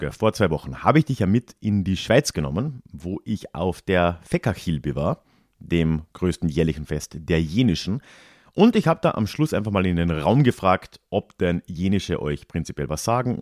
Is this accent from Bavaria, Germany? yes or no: yes; Lenggries, Bavaria, Germany; Ich komme aber aus Lenggries in Oberbayern.